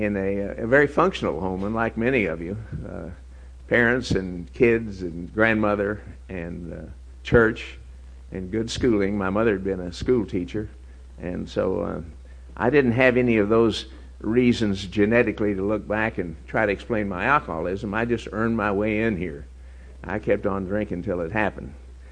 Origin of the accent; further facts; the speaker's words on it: Texas, United States; born there; also born or lived in Los Angeles, United States; I was born in Texas, and my dad was in the oil business, and mother said we chased wildcats all over the country, and when I was a baby, we moved to Los Angeles, and I started school out there.